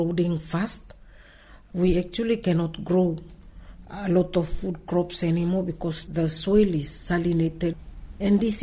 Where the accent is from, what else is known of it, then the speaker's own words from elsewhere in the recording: Bougainville, Papua New Guinea; English is a second language; and I come from the Cartridge Islands in Papua New Guinea.